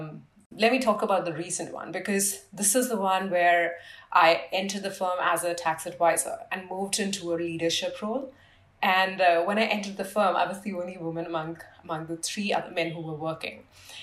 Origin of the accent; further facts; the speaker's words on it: India; moved away as an adult; now in United States; And I think as an Indian coming into a US education system, it was quick 9 months to kind of, be in the market searching for jobs.